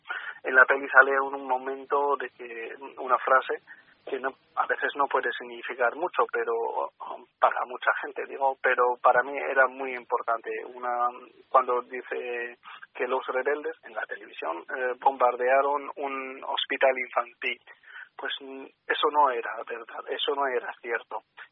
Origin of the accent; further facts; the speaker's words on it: Syria; yo soy de Siria y al final la peli cuenta la historia de un chico de Siria, de Alepo incluso.